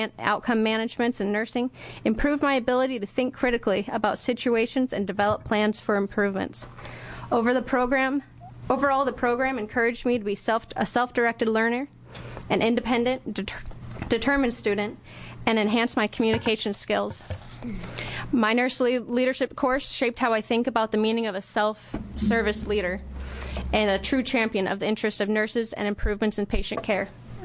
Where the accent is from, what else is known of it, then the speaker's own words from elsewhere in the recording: Spokane, Washington, United States; My education started in my hometown of Spokane, Washington, where I attended Spokane Community College